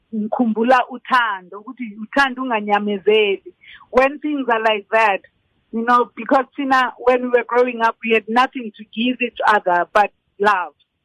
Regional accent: South Africa; Because as South African children, we were so lucky. When I was growing up, the world was looking at us, you know, going through whatever we were going through because of apartheid

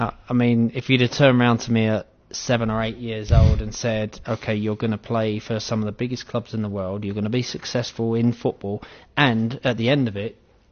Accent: London, United Kingdom; I'm from the part of London, I'm from East London

